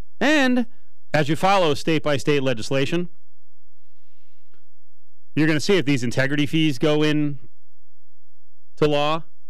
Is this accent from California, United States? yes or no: no; New Jersey, United States; The suit was put forth by New Jersey, my home state, which I've said for better part of 5 years.